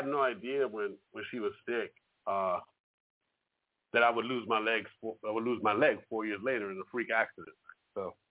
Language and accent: English; New York, United States; So I'm from New York, so I would say use the Bronx as an example.